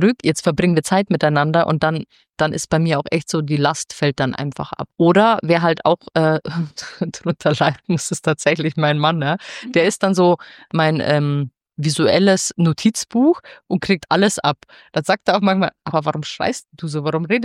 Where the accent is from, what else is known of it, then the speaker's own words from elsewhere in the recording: Bavaria, Germany; Wir kommen ja aus der Nähe München